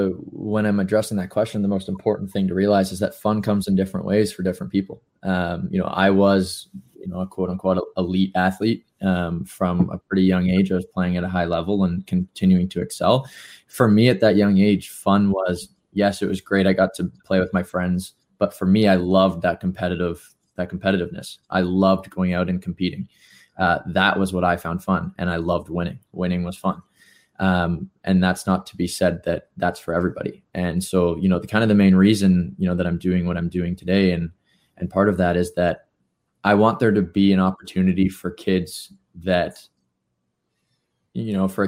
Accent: North Vancouver, British Columbia, Canada; Yeah, so I've born and raised in North Vancouver here in BC

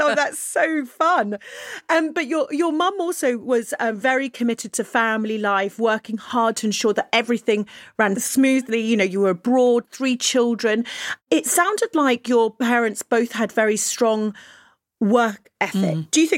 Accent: Netherlands; I was brought up partly in Holland, actually

